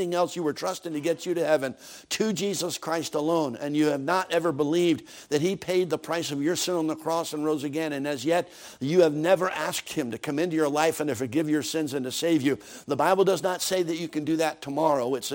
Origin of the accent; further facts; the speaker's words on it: Pennsylvania, United States; when I was a kid growing up outside of Philadelphia, Pennsylvania, the city of brotherly shove